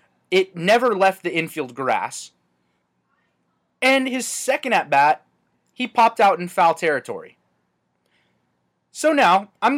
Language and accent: English; Anaheim, California, United States; I was born and raised in Anaheim, hearing about stories of Nolan Ryan, Fred Lynn, Rod Carew, to name a few.